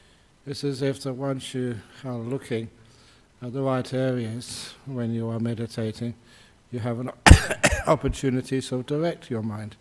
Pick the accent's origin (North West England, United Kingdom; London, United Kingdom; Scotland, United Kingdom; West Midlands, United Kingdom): London, United Kingdom; where I grew up over in London in the 50s.